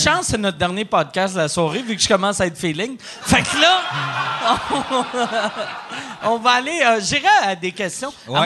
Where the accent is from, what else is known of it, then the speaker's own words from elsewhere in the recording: Rosemont, Quebec, Canada; moi, j'ai grandi à Rosemont.